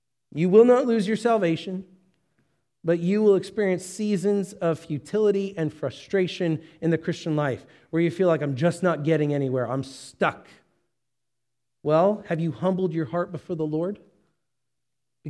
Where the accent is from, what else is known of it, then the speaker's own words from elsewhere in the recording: Santa Clarita, California, United States; now in Kansas, United States; Now, I grew up in Santa Clarita. I was born in L.A., grew up in Santa Clarita. I didn't have much experience with agriculture, but I have spent the last 9 years in Kansas. And I've not lived on a farm